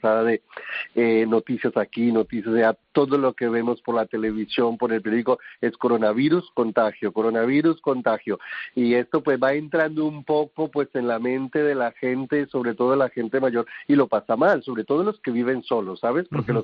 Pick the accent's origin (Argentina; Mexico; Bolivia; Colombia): Colombia; also born or lived in Kenya; Yo soy de origen colombiano y vengo de contextos, pues de lugares también un poco así apartados y difíciles, pero luego también estuve 7 años en Kenia